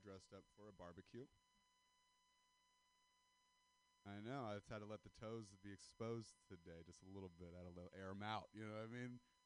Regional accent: Stockton, California, United States; I'm white. I'm from the Central Valley, California. I'm not from Stockton for nothing.

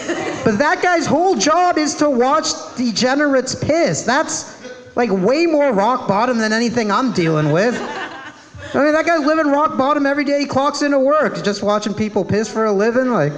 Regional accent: Illinois, United States; I'm from Illinois. Weed is very illegal there.

